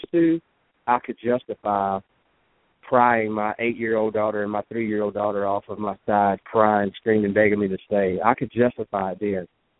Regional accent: Vidalia, Louisiana, United States; now in Natchez, United States; every year I had this big hometown throwdown show in my hometown of Vidalia, Louisiana, where I'm from. I live in Natchez, Mississippi, but it's just across the bridge, you know.

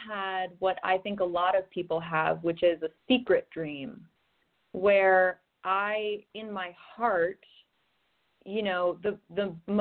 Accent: San Francisco, California, United States; You know, I'm from the Bay Area. I'm from San Francisco.

